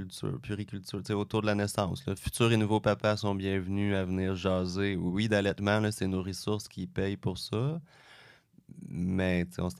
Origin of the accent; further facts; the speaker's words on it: Quebec, Canada; quand on est Québécois, puis qu'on, tu sais, c'est pas quelque chose qu'on semble savoir.